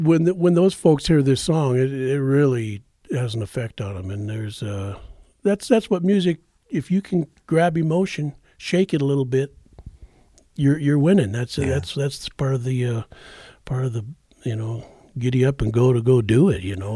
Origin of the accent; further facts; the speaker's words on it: Great Falls, Montana, United States; also born or lived in Helena; And growing up in Great Falls and then living in Helena